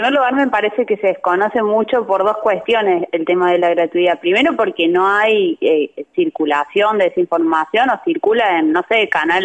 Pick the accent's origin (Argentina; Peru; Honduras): Argentina; Río Ceballos, Córdoba; yo, como decía, crecí en Río Ceballos